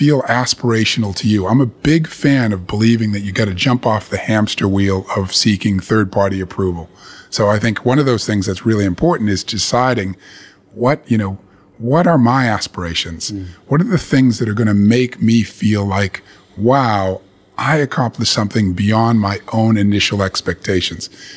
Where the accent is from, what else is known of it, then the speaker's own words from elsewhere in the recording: Massachusetts, United States; a university college fair where everyone was represented in Boston, which is 20 miles from my hometown